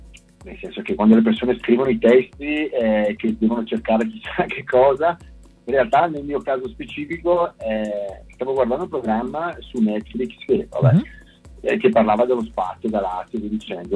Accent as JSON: {"language": "Italian", "town": "Brescia", "region": "Lombardy", "country": "Italy", "said": "io sono bresciano e anche il mio socio"}